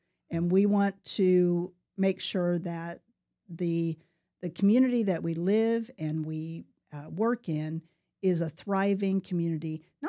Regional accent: Plainfield, Indiana, United States; I grew up just west of Indianapolis in a little town called Plainfield. It's bigger now than it was.

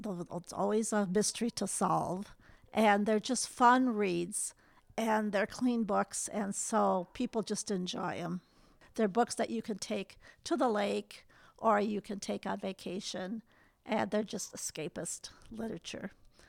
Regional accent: South St. Paul, Minnesota, United States; I'm from South St. Paul, Minnesota.

